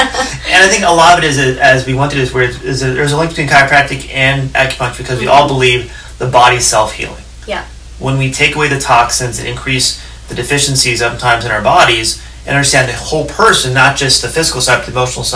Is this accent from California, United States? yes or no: yes; Los Angeles, California, United States; I grew up in West LA.